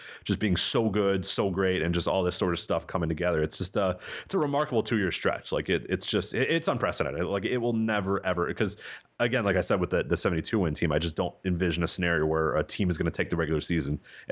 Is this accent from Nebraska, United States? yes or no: no; Chicago, Illinois, United States; I remember this as well, living in Chicago. Maybe I sort of was skewed because it was my hometown team